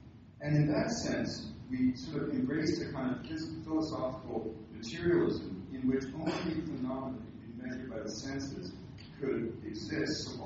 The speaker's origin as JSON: {"language": "English", "region": "British Columbia", "country": "Canada", "tie": "born or raised there", "said": "I was raised in British Columbia to believe our forests existed to be cut."}